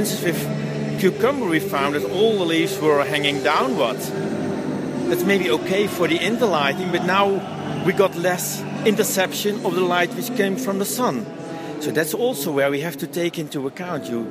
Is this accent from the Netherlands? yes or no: yes; Netherlands; I'm coming from the Netherlands.